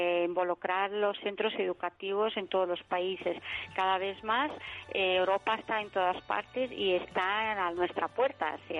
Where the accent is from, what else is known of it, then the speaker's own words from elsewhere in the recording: Portugal; Spanish is a second language; yo soy portuguesa, así que a lo mejor hay cosas que...